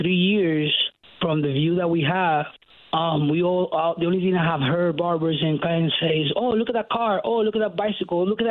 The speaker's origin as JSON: {"language": "English", "town": "New Haven", "region": "Connecticut", "country": "United States", "lives_now": "East Hartford, United States", "said": "This is my barbershop here in East Hartford. I've been in East Hartford. I'm from New Haven, actually. And I ended up moving to Hartford, you know, seeking for opportunities."}